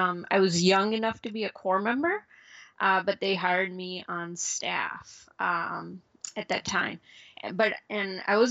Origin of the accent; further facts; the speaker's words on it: Chicago, Illinois, United States; also born or lived in India; I was born in India, but I grew up in suburbs of Chicago.